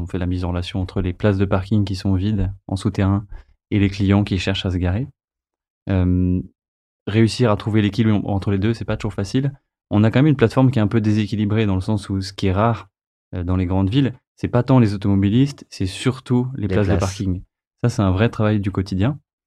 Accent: Paris, Île-de-France, France; je suis un bon Parisien sans voiture.

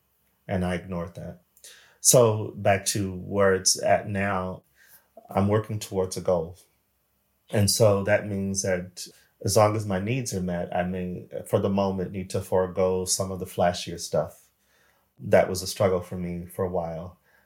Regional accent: United States; I'm American. That's my home country. I don't believe it's home anymore.

